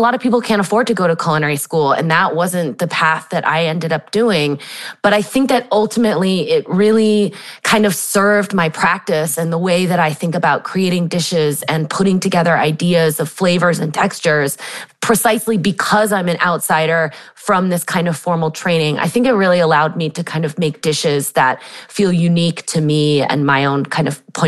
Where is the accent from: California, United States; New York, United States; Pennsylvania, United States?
California, United States; San Diego; Yeah, I grew up in San Diego, California. Both of my parents teach at UC San Diego.